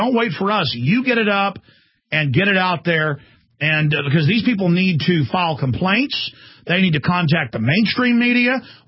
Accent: Texas, United States; I'm a Texan.

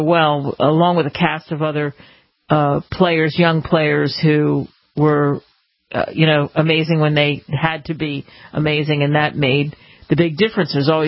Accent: Philadelphia, Pennsylvania, United States; But I'm from Philadelphia. I grew up in 76ers territory.

